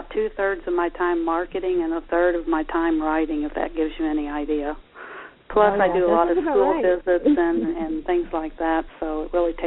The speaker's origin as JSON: {"language": "English", "town": "Croydon", "region": "Indiana", "country": "United States", "tie": "born or raised there", "said": "the setting for the books, which is my hometown of Croydon, Indiana."}